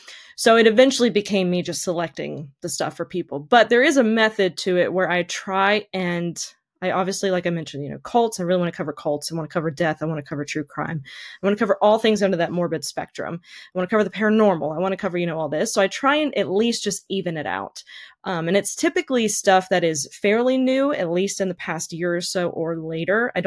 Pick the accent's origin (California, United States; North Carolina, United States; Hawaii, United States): North Carolina, United States; in 2021, I had just moved back to my home state here, North Carolina.